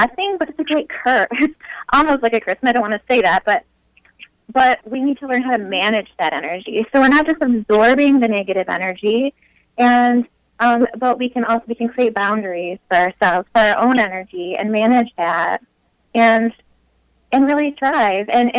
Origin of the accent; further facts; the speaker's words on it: Midland, Michigan, United States; I'm from Midland, Michigan.